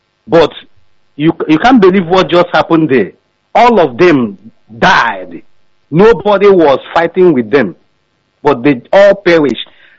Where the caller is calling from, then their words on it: China; I'm calling from China, sir.